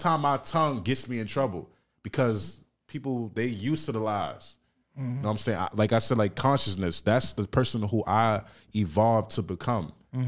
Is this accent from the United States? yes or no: yes; Brooklyn, New York, United States; and I'm from Brooklyn.